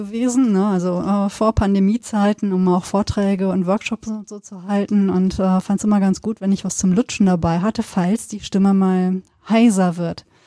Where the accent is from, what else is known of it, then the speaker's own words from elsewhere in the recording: Bührhausen, Germany; Und es ist aber auch so, ne, Bührhausen, das Dorf, wo ich aufgewachsen bin, es gab ja auch keine Möglichkeit, irgendwas auszugeben.